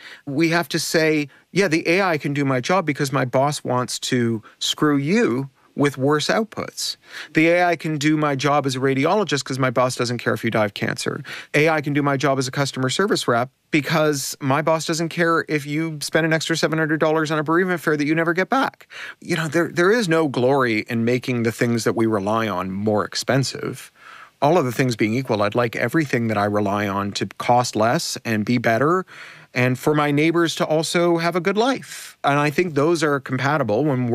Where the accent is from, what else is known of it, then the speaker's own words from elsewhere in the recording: Canada; especially poignant for me as a Canadian